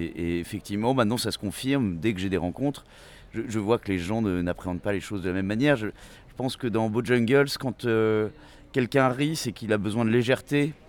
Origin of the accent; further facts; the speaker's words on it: Brittany, France; C'est ma région d'origine, mais je connais très peu Rennes.